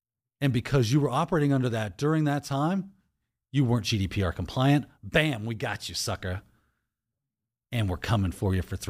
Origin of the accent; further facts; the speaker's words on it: United States; has recently been called unconstitutional because I'm an American.